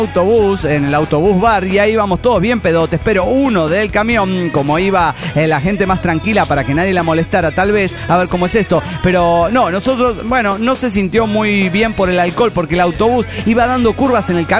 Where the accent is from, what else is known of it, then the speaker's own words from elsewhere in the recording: Carichí, Chihuahua, Mexico; Ya que íbamos hasta Huachochi, y desde mi pueblo, Carichi, eran como 8 horas de viaje